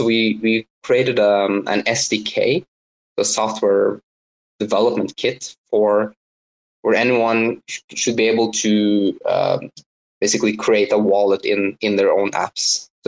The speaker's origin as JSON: {"language": "English", "country": "Norway", "said": "I'm from Norway."}